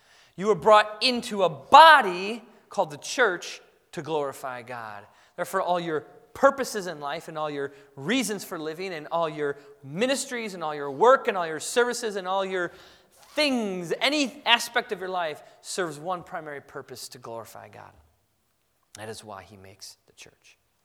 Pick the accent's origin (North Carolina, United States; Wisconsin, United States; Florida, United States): Wisconsin, United States; Madison; Our pastor, it was in Wisconsin. I grew up in Madison.